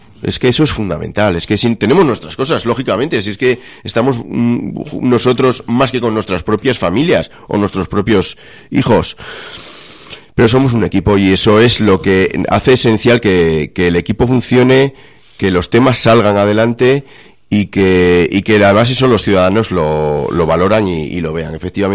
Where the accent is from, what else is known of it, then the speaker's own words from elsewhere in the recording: Tudela, Navarre, Spain; yo juré defender a esta ciudad, que es la mía, que es la mejor ciudad del mundo, que es donde yo nací, donde yo me crié, donde estoy criando a mi hija y donde vivo. Y dije que quien se metiera con Tudela se metía conmigo.